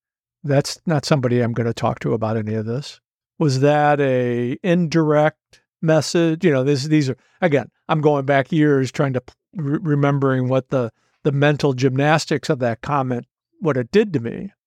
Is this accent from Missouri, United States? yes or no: yes; St. Louis, Missouri, United States; I grew up in St. Louis in a traditional Roman Catholic background, six siblings, a community that everybody pretty much knew one another